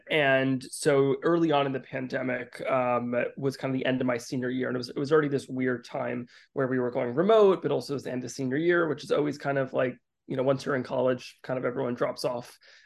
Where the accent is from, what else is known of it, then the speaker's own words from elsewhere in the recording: Teaneck, New Jersey, United States; Yeah, so I grew up in Teaneck, New Jersey, just right out of Manhattan.